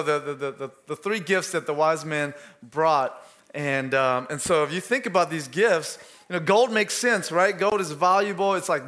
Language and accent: English; Antioch, Tennessee, United States; also born or lived in Laos; I came from Southeast Asia. I was born in Laos, but our family came over to the U.S. when I was four and grew up. We went to East Nashville, but then I spent most of my childhood, my teenage years in Antioch